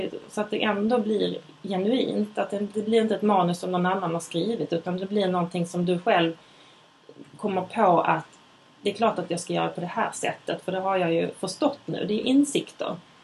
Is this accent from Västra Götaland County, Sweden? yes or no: no; Skåne, Sweden; Ja, och det, jag är från Skåne alltså.